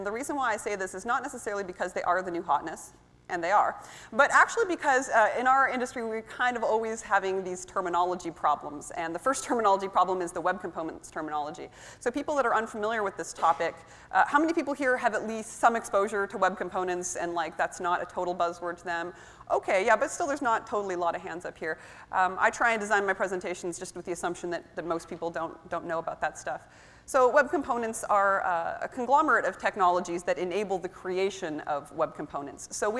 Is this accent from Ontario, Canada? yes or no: no; Vancouver, British Columbia, Canada; I'm obviously not a red panda. I'm from Vancouver, Canada